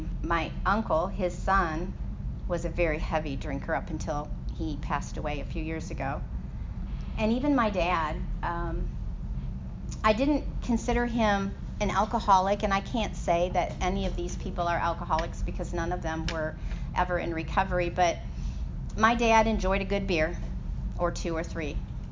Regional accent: Michigan, United States; moved away as an adult; now in Texas, United States; he took a job down here in Texas, so I moved from Michigan to Texas. I took my first plane ride when I moved to Texas, and because I was this Midwestern small town girl

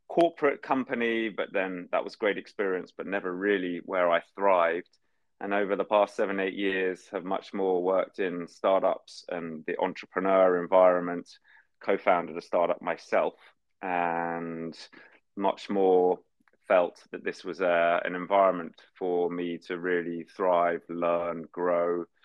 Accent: London, United Kingdom; Well, I'm born and bred in London, spent the first 30 years of my life there. I was born and bred into a very traditional environment in Northwest London, Jewish suburb.

